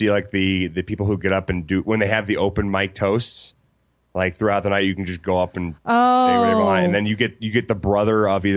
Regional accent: Philadelphia, Pennsylvania, United States; Well, I'm from Philadelphia, so I probably don't. I probably have a slight skew in my bias, so.

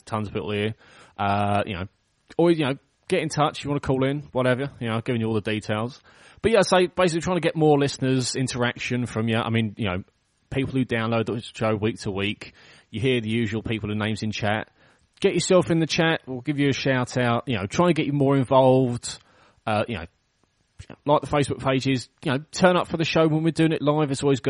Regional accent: England, United Kingdom; I mean, I'm English, and to be honest, I don't really give a shit about it anyway

